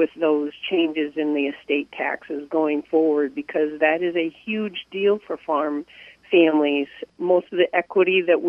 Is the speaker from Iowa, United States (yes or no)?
yes; Iowa, United States; I'm a farmer from Northern Iowa